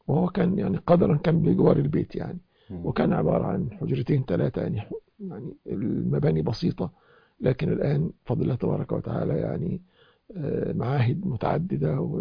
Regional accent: Egypt; أنني التحقت بالأزهر الشريف في بلدتي في أقصى الجنوب الغربي في مصر، في الواحات، في الوادي الجديد

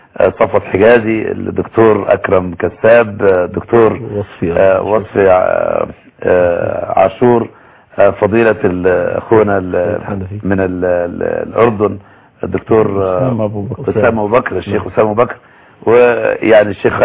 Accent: Egypt; زي ما بيقولوا عندنا في مصر

